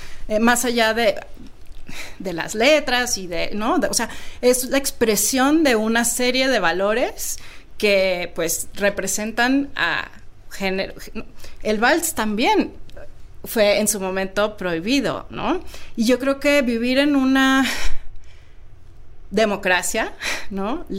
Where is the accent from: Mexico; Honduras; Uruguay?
Mexico; northern Mexico; las personas que somos del norte de México sabemos que esta música siempre ha existido.